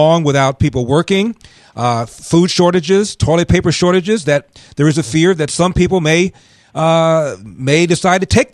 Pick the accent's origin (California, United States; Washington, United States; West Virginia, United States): California, United States; Los Angeles; You know, John, I'm from Los Angeles